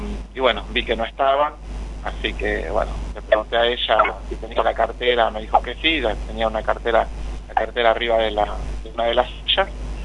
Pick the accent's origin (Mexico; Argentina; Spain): Argentina; Lomas de Zamora, Buenos Aires Province; now in Chascomús, Argentina; yo estoy acá en Chascomús hace 10 años, que vine, yo soy de Lomas de Zamora.